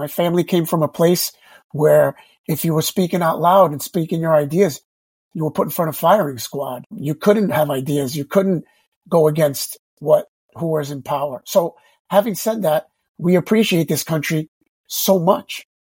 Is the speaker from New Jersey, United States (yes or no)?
yes; West New York, New Jersey, United States; And growing up in West New York, we have a little bit of everything of that.